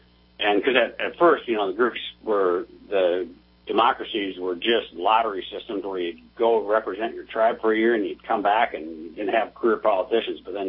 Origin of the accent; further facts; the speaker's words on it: Rice Lake, Wisconsin, United States; my hometown where I grew up in Rice Lake, Wisconsin